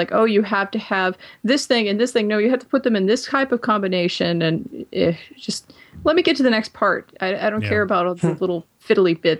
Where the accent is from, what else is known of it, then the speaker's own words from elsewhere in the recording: Texas, United States; Hey, I'm the one from Texas.